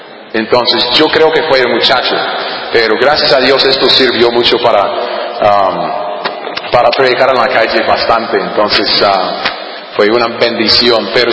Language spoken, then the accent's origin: Spanish; United States; Spanish is a second language; yo soy gringo, ok, de los Estados Unidos.